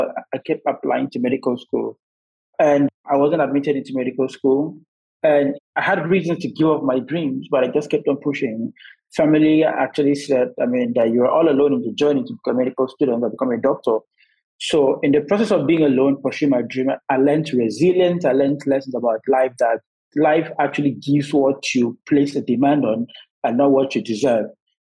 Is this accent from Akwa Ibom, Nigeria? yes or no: yes; Akwa Ibom, Nigeria; I was actually born and raised in Nigeria, in Akwa State to be precise. I'm from a family of four, with three siblings, including me, making it four.